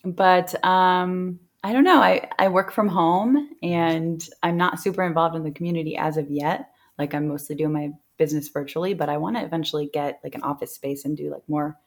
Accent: Normal, Illinois, United States; I actually just moved here from Normal, Illinois. Mm-hmm. That's my hometown. It's about 45 minutes from here.

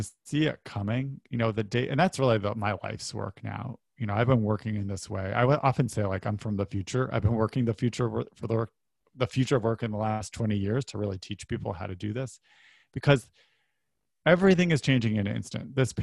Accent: New Haven, Connecticut, United States; my parents were blue collar workers, had a very nice life growing up outside of New Haven, Connecticut.

